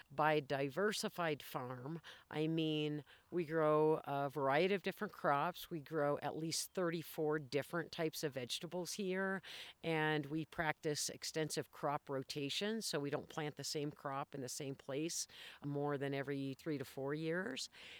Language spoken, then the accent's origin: English; Idaho, United States; No, I grew up in Idaho, which is fairly rural, and we always had a large garden.